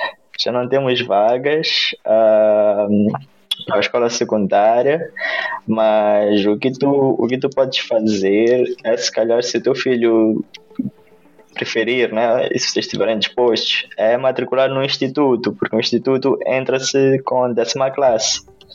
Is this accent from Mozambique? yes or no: yes; Maputo, Mozambique; now in London, United Kingdom; Sou originalmente de Moçambique, sou de Maputo, mas hoje vivo em Londres e estou a trabalhar na Google.